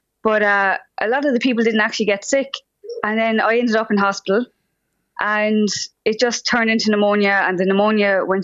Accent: Ireland; now in Cahir, Ireland; So I'm originally from Cliseelan, but I'm living out in Care, County Tipperary.

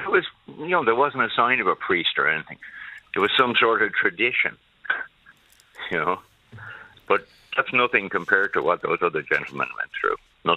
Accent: Dublin, Leinster, Ireland; I grew up in Dublin near De La Salle School that my friends went to.

